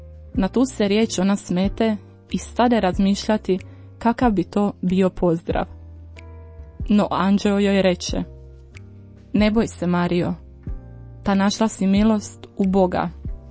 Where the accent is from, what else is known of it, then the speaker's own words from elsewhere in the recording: Ivankovo, Vukovar-Srijem County, Croatia; moved away as an adult; now in Zagreb, Croatia; djetinjstvo provodim u Ivankovu pored Vinkovaca, sve dok nisam došla u Zagreb na studij i u kojem sad već živim nekih 14 godina.